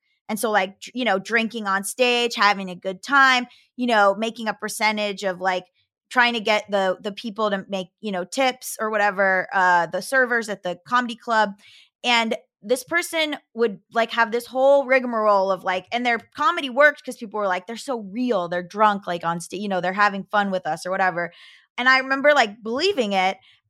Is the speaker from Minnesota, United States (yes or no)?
no; Florida, United States; because I'm from Florida, I can do it. I've put on a Southern accent in certain instances